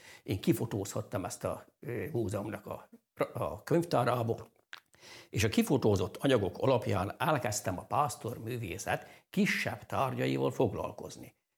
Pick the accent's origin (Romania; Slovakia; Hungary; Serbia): Romania; Transylvania; A legelső gyerekként, fiatalemberként Erdélyben megtanultam a szalmaképint azni.